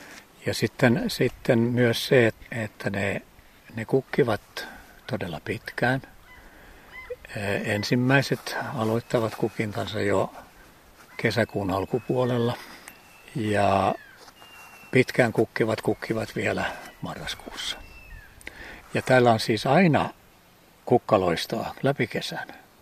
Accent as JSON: {"language": "Finnish", "town": "Korppoo", "region": "Southwest Finland", "country": "Finland", "tie": "born or raised there", "lives_now": "Vaasa, Finland", "said": "Mä oon itse Korppoosta kotoisin"}